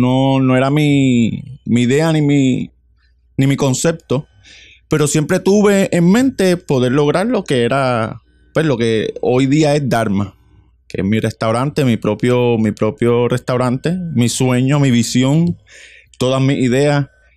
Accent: Puerto Rico; siempre con las ganas de volver a Puerto Rico, volver a mi tierra, volver y poder crear lo que hoy día es

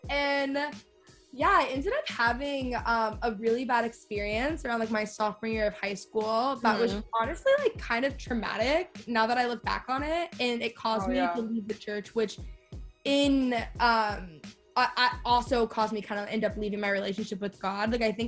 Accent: Texas, United States; also born or lived in Los Angeles; I grew up in Texas, so it's very like culturally Christian.

